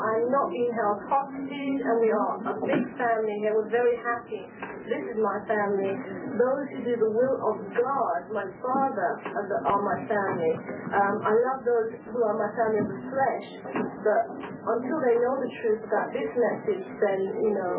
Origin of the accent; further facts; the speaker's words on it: London, United Kingdom; Well, yes, you know, as I said, I'm from London, England, and what happened last Sunday really surprised me.